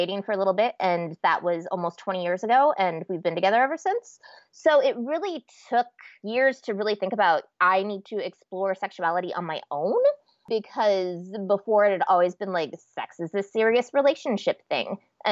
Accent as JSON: {"language": "English", "region": "Nebraska", "country": "United States", "tie": "born or raised there", "moved": "as an adult", "said": "You know, honestly, I was raised in Nebraska, pretty uptight kid"}